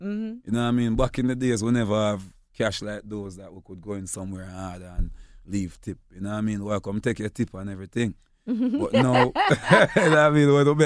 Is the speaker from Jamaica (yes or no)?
yes; Jamaica; Because as we say, we as Jamaican, we're very bossy, you know?